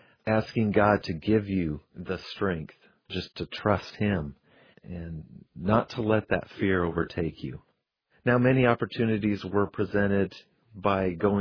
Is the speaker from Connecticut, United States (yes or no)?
no; Colorado, United States; You know, I was born and raised in Colorado. I've been there my whole life.